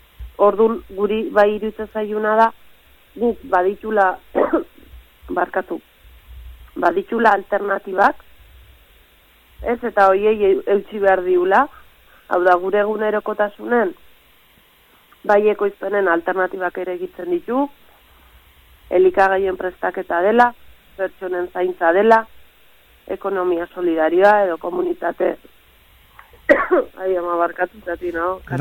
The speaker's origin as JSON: {"language": "Basque", "town": "Leitza", "region": "Navarre", "country": "Spain", "said": "ni Leitzakoa naiz, ba, Leitzan"}